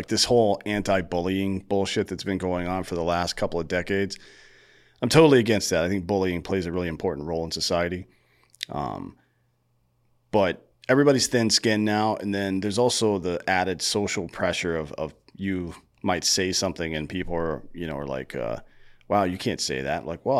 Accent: South Carolina, United States; Or I grew up in South Carolina. It could be people from down there. They like Pepsi.

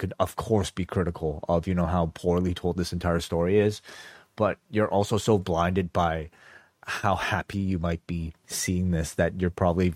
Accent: Toronto, Ontario, Canada; Well, I'll speak as a Canadian from Toronto

